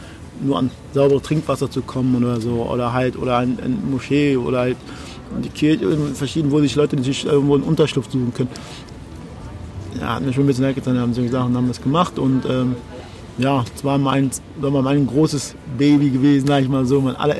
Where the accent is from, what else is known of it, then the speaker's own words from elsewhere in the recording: Togo; ich bin aus Togo